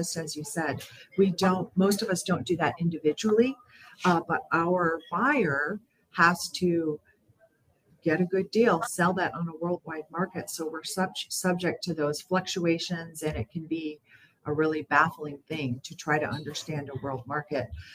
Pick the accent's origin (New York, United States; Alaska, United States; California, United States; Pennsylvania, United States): Alaska, United States; Dillingham; I was the librarian in my hometown of Dillingham